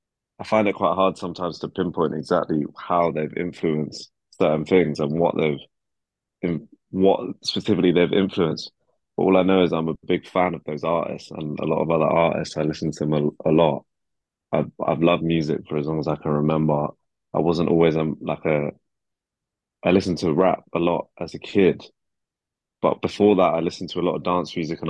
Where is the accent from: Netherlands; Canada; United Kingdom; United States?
United Kingdom; Hayes, London; I'm from London, but I'm from the suburbs. Like I'm not from like in a city.